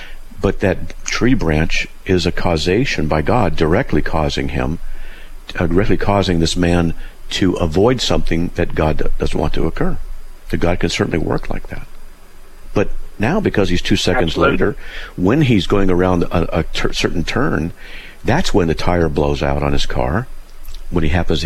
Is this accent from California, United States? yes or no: yes; California, United States; I'm from Southern California. And when you drive in Southern California, you get it done. I live in Idaho.